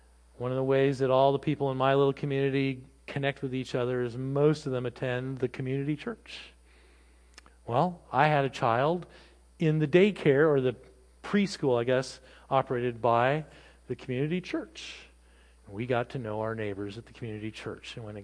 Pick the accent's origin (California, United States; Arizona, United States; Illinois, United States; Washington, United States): Washington, United States; Fairfield; three Seventh-day Adventist physicians who moved to my hometown years ago. In Fairfield, Washington, if you come to visit, there are two parks.